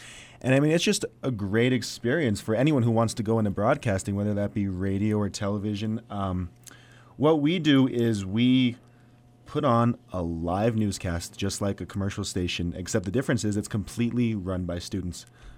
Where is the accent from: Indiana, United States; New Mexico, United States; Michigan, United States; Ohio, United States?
New Mexico, United States; Santa Fe; I'm from Santa Fe, and UNM doesn't offer a program like News 22.